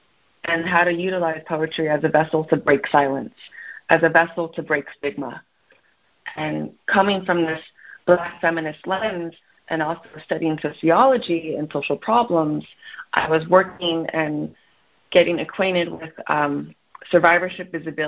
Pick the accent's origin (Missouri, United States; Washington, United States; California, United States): California, United States; San Francisco; now in Brooklyn, United States; And I'm from San Francisco, so I was already here when that took place.